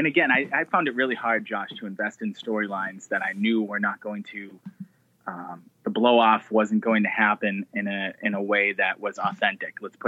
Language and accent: English; Boston, Massachusetts, United States; there's boxing gyms close where I grew up in South Boston that I pretty much grew up in my entire life.